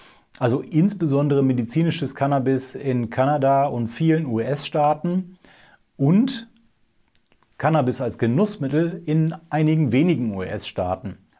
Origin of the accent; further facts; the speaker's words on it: Remscheid, North Rhine-Westphalia, Germany; Ich komme ja selber aus Remscheid